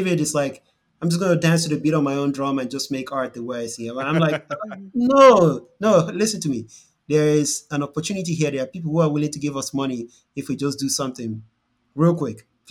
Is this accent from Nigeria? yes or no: yes; Nigeria; because we grew up in Nigeria, we see the issue of race a little differently.